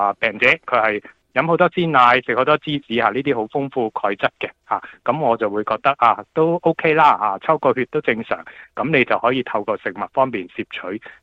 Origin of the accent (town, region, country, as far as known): China